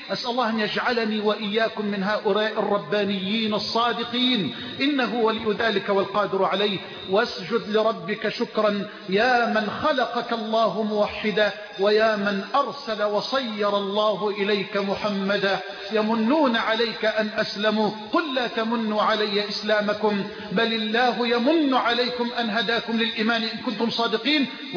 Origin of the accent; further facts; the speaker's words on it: Egypt; واجعل بلدنا مصر أمنا أمانا سخاء رخاء